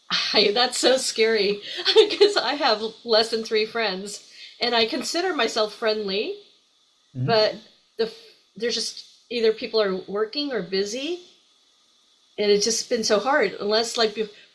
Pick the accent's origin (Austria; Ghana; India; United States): India; I was raised partially in India